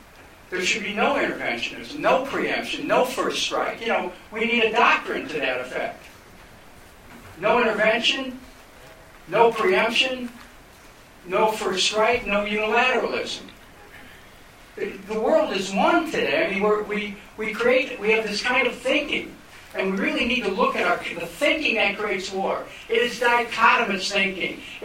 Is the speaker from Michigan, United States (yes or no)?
no; Cleveland, Ohio, United States; So I'm from Cleveland, where there's a lot of European ethnics, a lot of veterans groups.